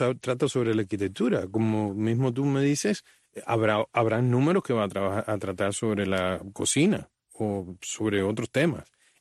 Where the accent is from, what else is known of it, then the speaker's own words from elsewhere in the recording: Havana, Cuba; A mí me duele mucho como cubano. No solamente como habanero.